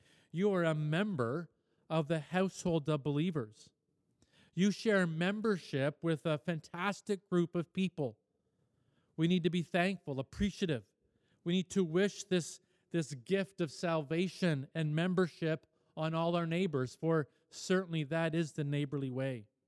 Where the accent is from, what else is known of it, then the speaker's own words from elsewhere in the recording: Canada; born there; I was born in Canada, and thus upon registration of my birth, I became a Canadian citizen.